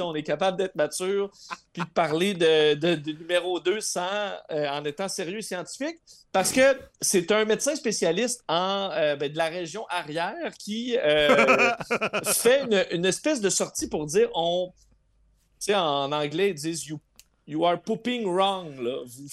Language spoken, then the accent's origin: French; Montreal, Quebec, Canada; on dirait que ça ne s'implante pas chez nous à Montréal non plus